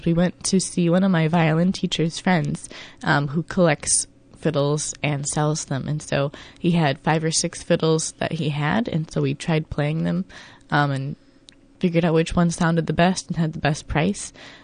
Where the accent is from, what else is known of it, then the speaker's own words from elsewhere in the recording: Dearborn, Michigan, United States; born there; I was born in Dearborn, Michigan.